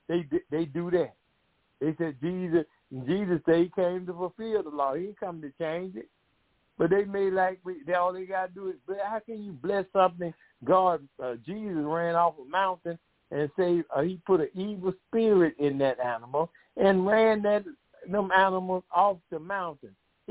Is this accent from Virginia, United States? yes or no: no; Decatur, Georgia, United States; I'm one of the co-host worker here. I'm from Decatur, Georgia.